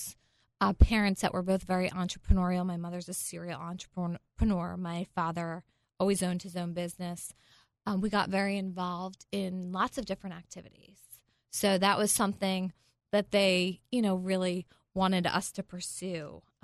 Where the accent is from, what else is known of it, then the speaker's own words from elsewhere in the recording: Gwynedd Valley, Pennsylvania, United States; I grew up in the suburbs of Pennsylvania, Philadelphia, so the Bluebell, Gwynedd Valley area. I was one of three children.